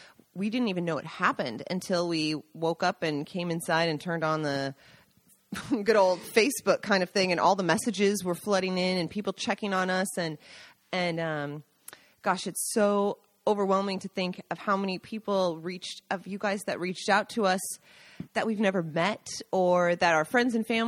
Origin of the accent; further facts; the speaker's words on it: Seattle, Washington, United States; Yeah, I grew up in Seattle, so it's not the same for me.